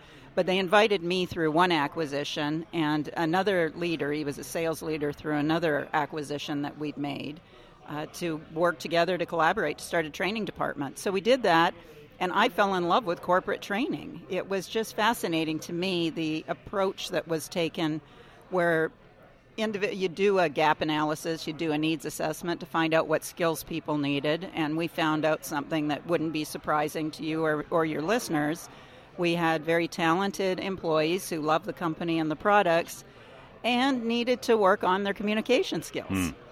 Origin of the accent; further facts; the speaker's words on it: Winnipeg, Manitoba, Canada; now in United States; I grew up in Winnipeg, Canada.